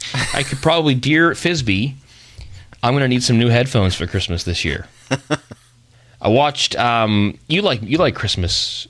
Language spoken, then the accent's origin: English; Canada; my wife grew up in Germany, I grew up in Canada